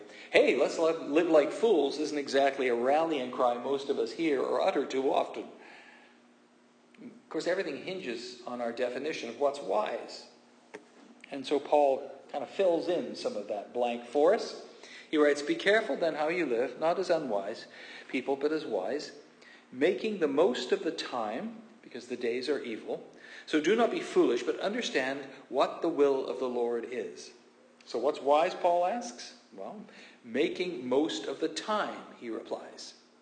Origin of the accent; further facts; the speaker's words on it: Kamloops, British Columbia, Canada; Now, in the church I grew up in Kamloops